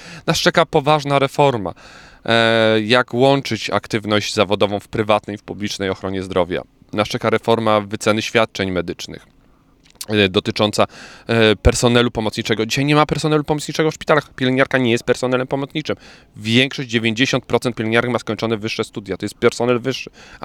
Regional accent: Lesser Poland, Poland; w moich rodzinnych stronach w Małopolsce, w moim okręgu wyborczym są gminy, w których nie ma lekarza rodzinnego

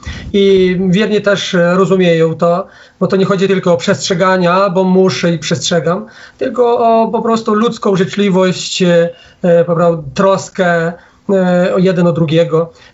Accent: Ukraine; ja akurat pochodzę z wsi, wielkiej wsi na Ukrainie

